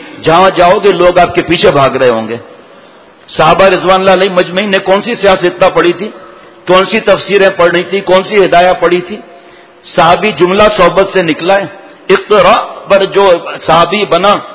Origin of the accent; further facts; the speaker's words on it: Tharparkar, Sindh, Pakistan; خالہ اور ہم بھی گاؤں کے رہنے والے ہیں, میں تھرپار کر کے رہنے والا ہوں